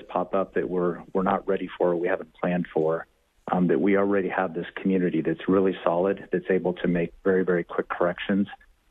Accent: Nebraska, United States; I grew up in the Midwest. I grew up on the eastern side of the state, actually a little bit south in Nebraska

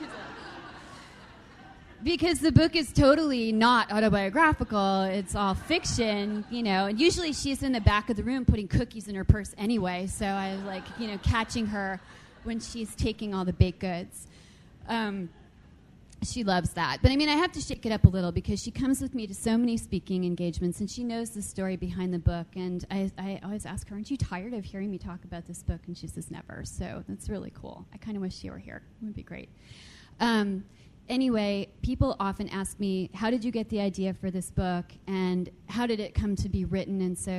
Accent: New Jersey, United States; I grew up in New Jersey, with all sorts of hiding places in my house for when the Nazis came to get me

